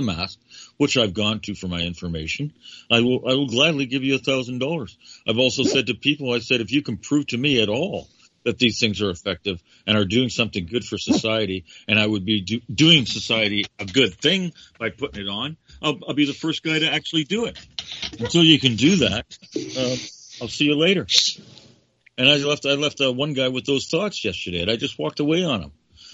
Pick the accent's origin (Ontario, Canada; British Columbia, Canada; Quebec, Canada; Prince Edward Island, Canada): Ontario, Canada; Toronto; Well, hey, Ed, I grew up in Toronto. And, I have great memories of my childhood in Toronto. It was a safe place to be.